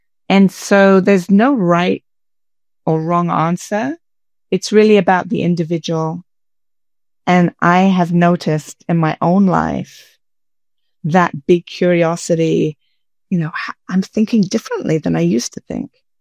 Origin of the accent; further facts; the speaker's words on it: London, United Kingdom; now in Minneapolis, United States; I live in the United States. I'm in the Twin Cities of Minneapolis and St. Paul, and I'm from London, England.